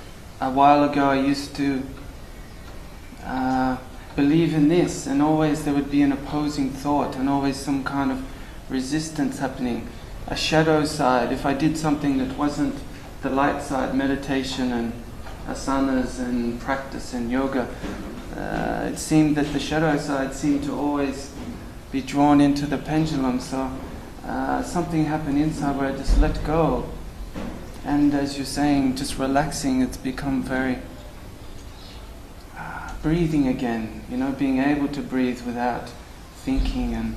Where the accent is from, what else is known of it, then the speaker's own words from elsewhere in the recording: Australia; I'm from Australia.